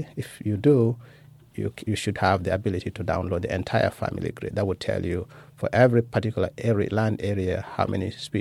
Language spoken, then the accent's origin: English; Gambia; I grew up in the Gambia, West Africa